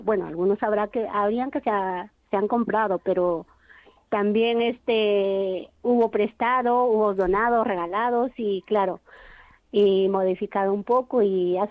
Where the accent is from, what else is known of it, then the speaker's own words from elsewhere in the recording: Peru; now in Spain; Nosotros muy poquito, porque mi familia está en mi país, Perú